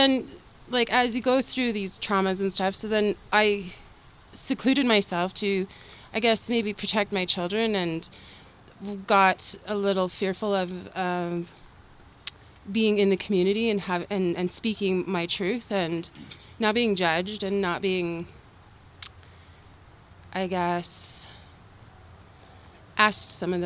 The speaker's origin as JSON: {"language": "English", "town": "Calgary", "region": "Alberta", "country": "Canada", "tie": "born or raised there", "also_born_or_lived": "Vancouver", "said": "I grew up in Calgary and then I moved away to Vancouver and I took some theater training. And then I moved back"}